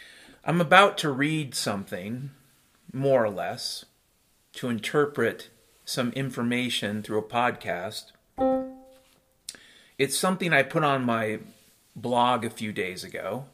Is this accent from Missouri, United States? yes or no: no; Washington, United States; a 48-year-old dude, 48 years on planet Boblimpdoc, I remember growing up in the Puget Sound.